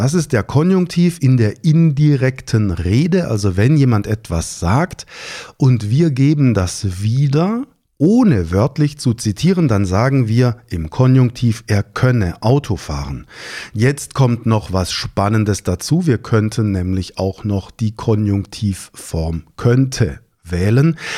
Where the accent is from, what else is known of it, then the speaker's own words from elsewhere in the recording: Schwäbisch Hall, Baden-Württemberg, Germany; Ursprünglich komme ich ja aus dem Schwabenland, ich weiß nicht, ob Sie das wissen, aber gebürtig bin ich in Schwäbisch Hall.